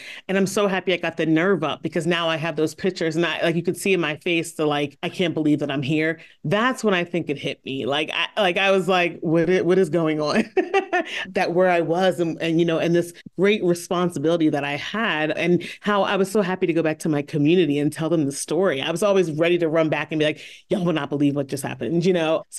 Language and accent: English; Philadelphia, Pennsylvania, United States; I'm from Philly. I will definitely fight.